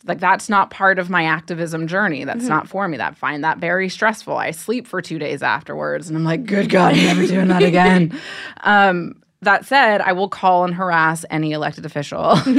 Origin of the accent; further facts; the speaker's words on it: Ohio, United States; and I grew up in Ohio, so, mm-hmm. like, I grew up in some NASCAR, like, world